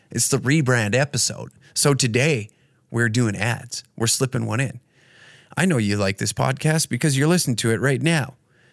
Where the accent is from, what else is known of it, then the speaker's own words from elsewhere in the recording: Taber, Alberta, Canada; it's a damn shame that Tabor, my hometown, doesn't even have me on the ballot and being in their Sports Hall of Fame.